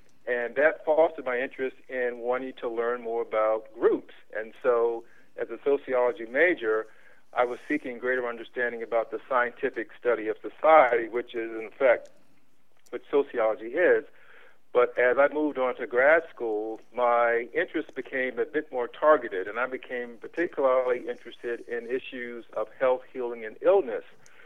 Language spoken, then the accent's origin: English; Washington, District of Columbia, United States; also born or lived in Northern Virginia; Well, I'm a native Washingtonian, and I grew up specifically in Southeast Washington and lived there for the first 11 and a half years of my life, and then my parents moved the family out to Northern Virginia.